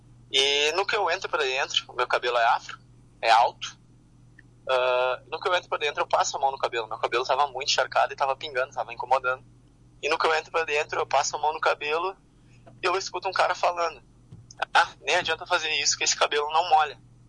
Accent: Rosário do Sul, Rio Grande do Sul, Brazil; now in Garibaldi, Brazil; Embora faça pouco tempo que eu tô morando aqui, que eu sou natural de Rosário do Sul, da fronteira oeste, e faz 2 anos que eu tô morando aqui em Garibaldi

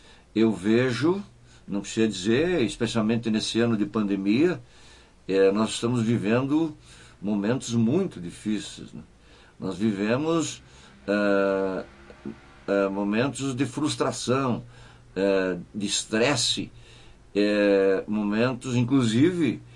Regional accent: São João da Urtiga, Rio Grande do Sul, Brazil; also born or lived in Maximiliano de Almeida; now in Caxias do Sul, Brazil; E aí eu fixei residência em Maximiliano de Almeida, município próximo da minha cidade natal, que é São João da Urtiga, onde minha família tinha influência e grande conhecimento da região. Morei por 17 anos naquela cidade.

